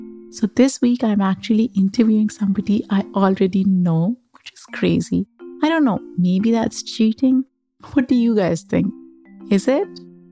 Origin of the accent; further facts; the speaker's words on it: Pakistan; as I was growing up in Pakistan.